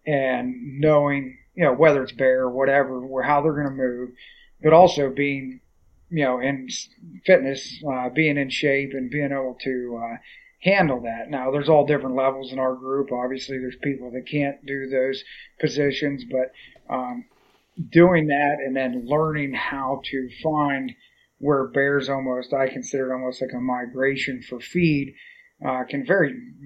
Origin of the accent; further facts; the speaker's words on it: Pennsylvania, United States; I'm actually from Jefferson County, but we've always had a camp. I actually lived there for a while in Clinton County